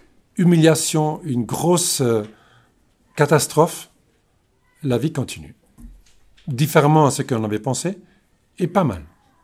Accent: Germany; peut-être que j'avais l'avantage d'être allemand, donc déjà en tant qu'allemand, tu commences toujours de mauvais côté.

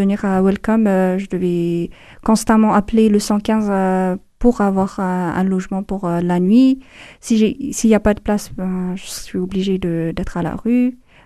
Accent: Ethiopia; French is a second language; now in France; j'ai 25 ans. Je viens de l'Éthiopie. J'ai suivi mes études, tout le long de... J'ai suivi un cursus français. C'est pour ça que je parle français. Normalement, on ne parle pas français en Éthiopie.

